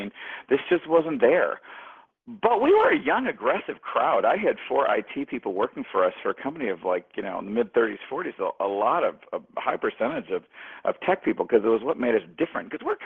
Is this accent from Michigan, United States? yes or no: yes; Detroit, Michigan, United States; Both my parents met when they were police officers in Detroit, and then I was raised in Detroit till the riots and grew up outside, went to Michigan.